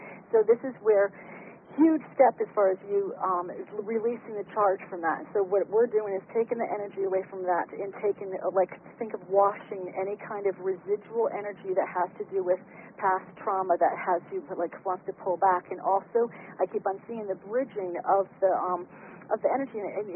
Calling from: California, United States; I'm calling from California.

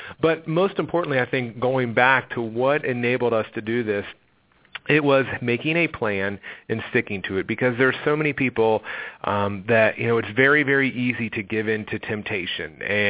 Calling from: Georgia, United States; Outside of Atlanta, about 45 minutes outside of Atlanta.

